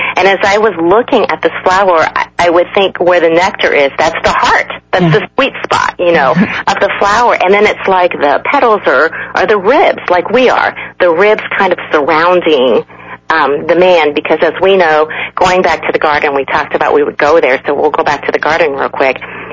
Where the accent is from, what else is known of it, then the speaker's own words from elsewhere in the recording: South Korea; I'm from South Korea, and this flower was actually made in South Korea